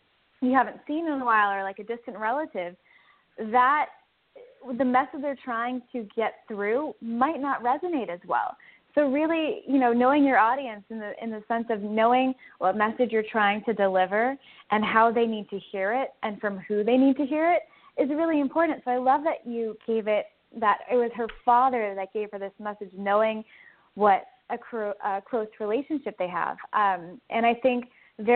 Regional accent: New York, United States; I grew up in New York, but I'm in school down south.

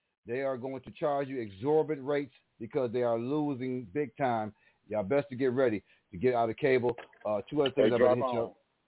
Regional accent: Buffalo, New York, United States; They said all the buffalo stories about the buffalo, because I'm from Buffalo

